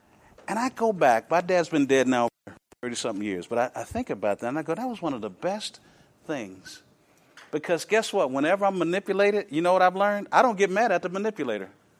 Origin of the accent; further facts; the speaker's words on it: Rome, Georgia, United States; also born or lived in Texas; whenever I come back to Georgia, because I'm from here, I think about that. I was born in Rome, Georgia, Floyd County.